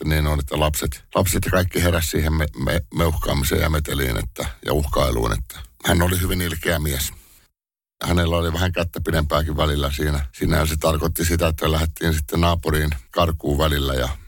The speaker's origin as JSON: {"language": "Finnish", "region": "Pirkanmaa", "country": "Finland", "tie": "born there", "said": "Synnyin pienellä paikkakunnalla, Pirkanmaalla, niin sanotusti avioliiton ulkopuolisena lapsena"}